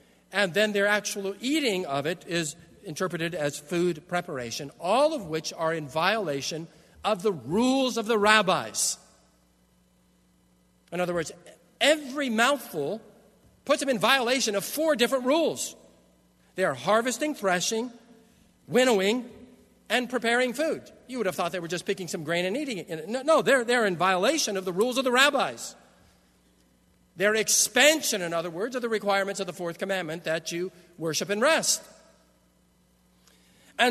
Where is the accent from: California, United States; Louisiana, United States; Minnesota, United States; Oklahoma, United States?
California, United States; Unlike the strawberry fields that I grew up around in Southern California, where Farmer John would all but shoot you if you even looked at his strawberries.